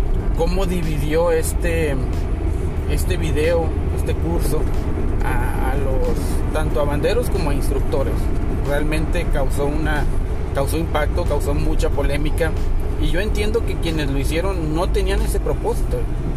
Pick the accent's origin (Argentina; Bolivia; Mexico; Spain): Mexico; si yo soy de México